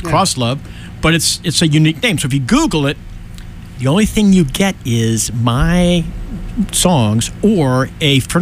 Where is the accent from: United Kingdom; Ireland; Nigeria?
Ireland; Tullamore, County Offaly; from Tullamore.